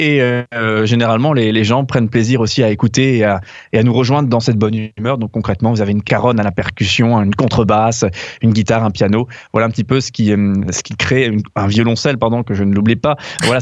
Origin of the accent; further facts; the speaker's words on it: Grand Est, France; On est tous originaires du Bas-Rhin.